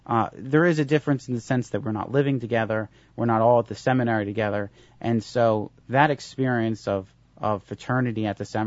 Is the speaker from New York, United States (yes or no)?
no; Philadelphia, Pennsylvania, United States; I grew up in Philadelphia. I went to school in the Archdiocese of Philadelphia. And I know the people there so well.